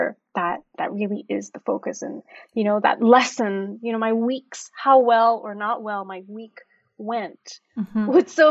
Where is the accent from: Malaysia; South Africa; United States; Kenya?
Malaysia; Kuala Lumpur; So I'm Malaysian. I was born in Kuala Lumpur.